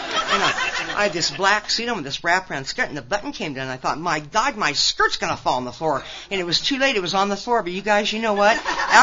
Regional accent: Nebraska, United States; when I was growing up in Nebraska, there just wasn't a lot of drugs on the street.

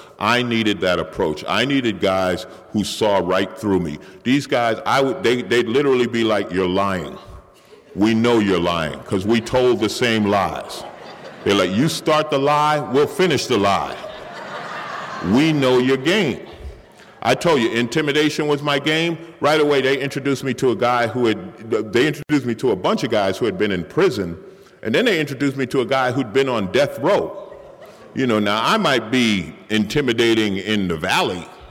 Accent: New York, United States; And I was from New York, and I had probably well over a week of sobriety.

